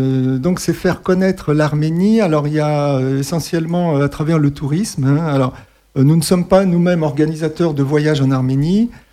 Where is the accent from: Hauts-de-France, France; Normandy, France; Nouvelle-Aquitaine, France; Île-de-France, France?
Île-de-France, France; Paris; born there; now in Isère, France; Donc ma mère, elle était née à Paris et moi-même, je suis né à Paris. Et là, ça fait environ 35 ans que je suis isérois.